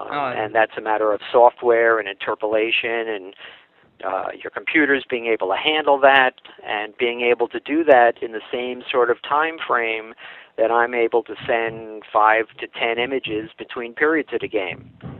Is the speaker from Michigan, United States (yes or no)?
no; Long Island, New York, United States; I'm a Long Islander. I was brought up on Long Island